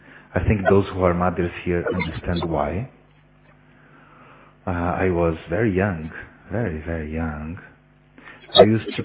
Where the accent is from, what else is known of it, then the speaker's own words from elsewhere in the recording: Colombia; English is a second language; I am from Colombia.